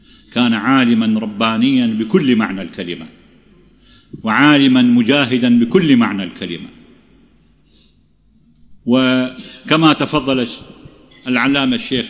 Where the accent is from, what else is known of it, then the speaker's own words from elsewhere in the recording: Iraq; now in Egypt; كنا نراهم في بلادنا في العراق وفي بلاد الشام.